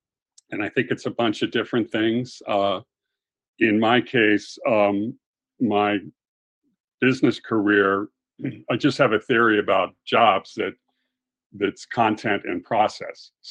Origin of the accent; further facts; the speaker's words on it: Los Angeles, California, United States; So, I was a fanatic growing up in West LA, and I played in high school, played in college over there at Wesleyan in Connecticut, Division III.